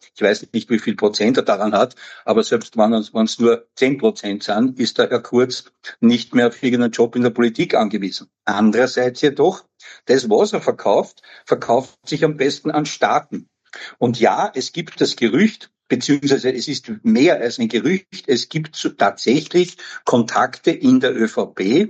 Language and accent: German; Styria, Austria; Als ich in die Volksschule gegangen bin, war die Mur in meiner Heimat Steiermark ein giftiges Gewässer südlich von Leoben.